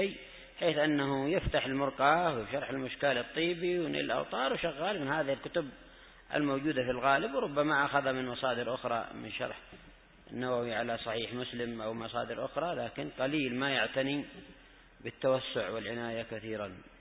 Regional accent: Yemen; عندنا في اليمن

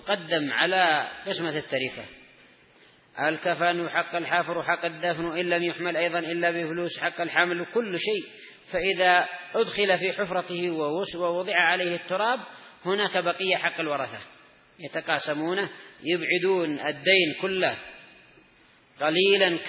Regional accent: Yemen; خاصة عندنا في اليمن، الله المستعان

